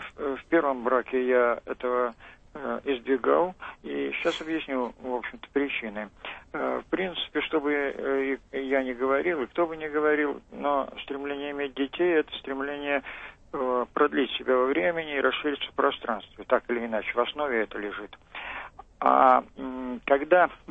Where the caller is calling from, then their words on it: Saint Petersburg, Russia; Здравствуйте.